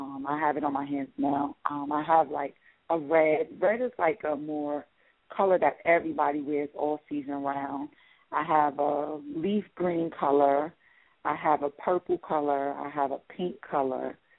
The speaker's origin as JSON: {"language": "English", "town": "New York City", "region": "New York", "country": "United States", "tie": "born or raised there", "said": "I was born and raised in New York City."}